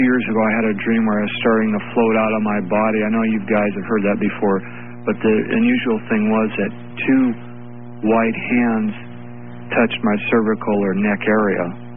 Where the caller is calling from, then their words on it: Fresno, California, United States; Oh, good morning, gentlemen. I'm calling from Fresno, California.